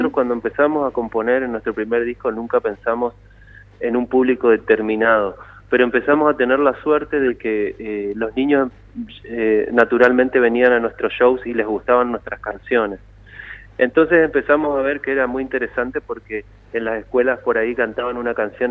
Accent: Resistencia, Chaco, Argentina; born there; yo nací en Resistencia Chaco, pero bueno, ella se crió de muy chica en Resistencia también, así que somos casi del mismo lugar, de la misma región.

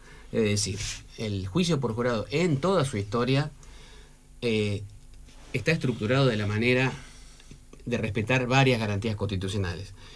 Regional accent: United States; soy norteamericano, así que es lo normal para nosotros.

